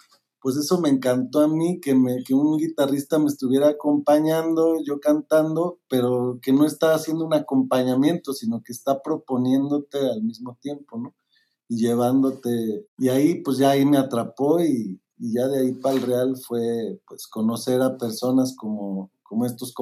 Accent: Morelia, Michoacán, Mexico; now in Guadalajara, Mexico; cuando llegué aquí a Guadalajara de Morelia

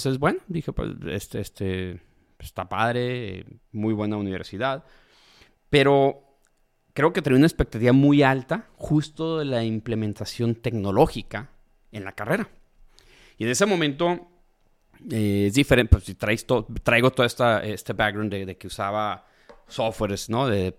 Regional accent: Nogales, Sonora, Mexico; Como somos de frontera, somos de Nogales, Sonora

